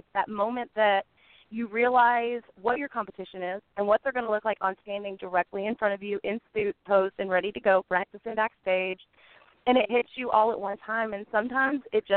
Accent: the South, United States; accent: Southern; I always say her last name wrong, but it's my southern accent.

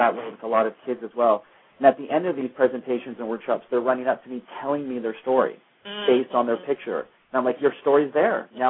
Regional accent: Canada; when I was a kid growing up in a small rural town, and it's probably much, I grew up in Canada, but it's much the same in the U.S.

